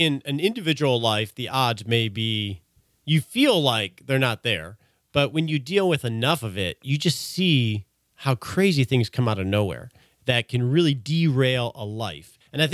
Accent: Texas, United States; We're both from Texas, man.

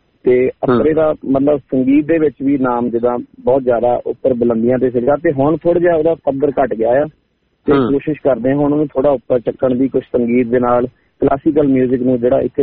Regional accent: Apra, Punjab, India; ਮੈਂ ਜੀ ਪਿੰਡ ਅਪਰਾ ਦਾ ਰਹਿਣ ਵਾਲਾ ਜ਼ਿਲ੍ਹਾ ਜਲੰਧਰ ਦੇ ਵਿੱਚ ਪਿੰਡ ਅਪਰਾ ਜੀ ਕਸਬਾ ਇੱਕ ਤੇ ਅਪਰਾ ਜਿੱਦਾਂ ਸਾਡਾ ਸੋਨੇ ਲਈ ਬਹੁਤ ਜ਼ਿਆਦਾ ਮਸ਼ਹੂਰ ਆ

